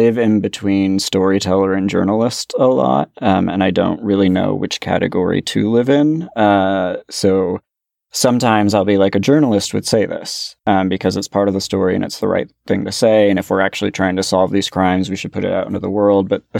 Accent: California, United States; growing up in the Bay Area in the early 80s

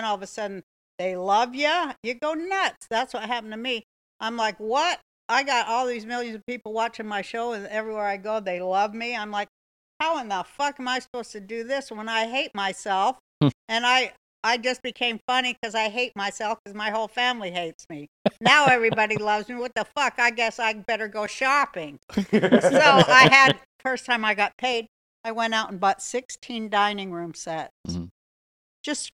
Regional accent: Salt Lake City, Utah, United States; I knew it because I'm from Salt Lake City, Utah.

